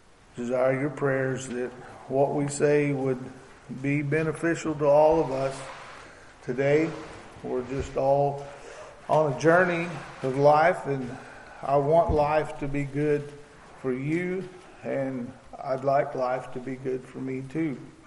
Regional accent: Webb City, Missouri, United States; from Webb City, Missouri.

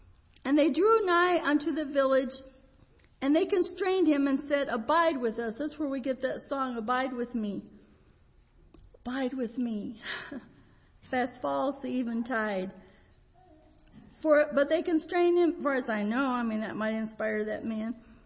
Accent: Richlands, Virginia, United States; born there; I was born in Virginia, Richlands, Virginia.

